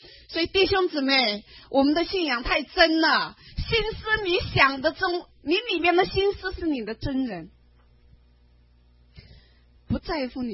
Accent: China; 我们中国人很谦虚啊

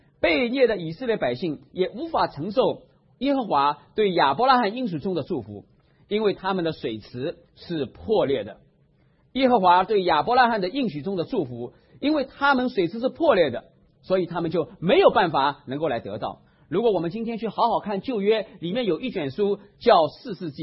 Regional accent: China; 而我们中国人，我在想我们的嘴巴这个口字怎么写

